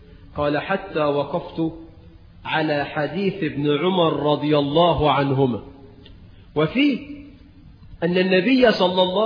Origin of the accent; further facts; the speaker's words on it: Egypt; وزي ما احنا كمصريين تقول لواحد إيدك معايا